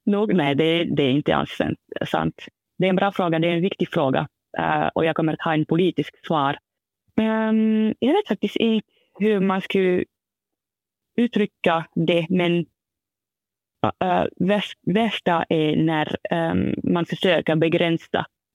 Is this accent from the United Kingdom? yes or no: no; France; Swedish is a second language; also born or lived in Finland; jag kommer från Frankrike de facto. Jag flyttade för ett år sedan, två år sedan och så vidare. Och det hörs i det sättet som jag talar dålig finska eller har brytning på svenska och så vidare. Men eftersom jag har brun hy, eftersom min biologisk pappa är från Gambia